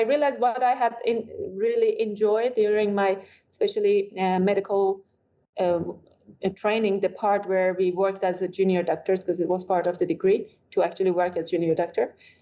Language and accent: English; Iran; English is a second language; I was born and raised in Iran, and I went to university to study medicine.